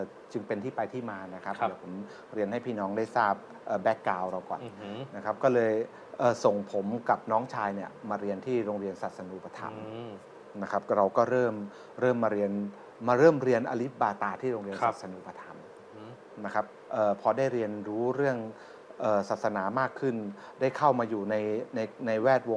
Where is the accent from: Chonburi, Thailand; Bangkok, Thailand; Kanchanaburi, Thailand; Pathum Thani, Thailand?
Pathum Thani, Thailand; Lam Luk Ka; ครับผมเป็นเด็กบ้านนอกบ้านนอกคนหนึ่งเนี่ยแหละครับก็ทำด้วยละก็พื้นเพเนี่ยเป็นคนคลอง13ลำลูกกา